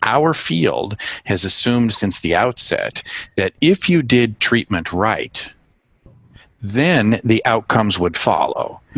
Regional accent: California, United States; now in Chicago, United States; I live in the city of Chicago. Okay. Originally grew up in California, but I've been here nearly three decades, actually. So I feel like Chicago's now home.

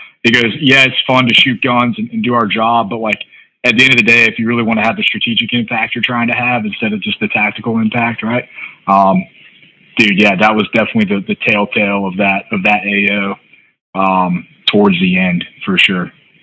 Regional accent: Alabama, United States; I'm from South Alabama, so I'm in my true world here

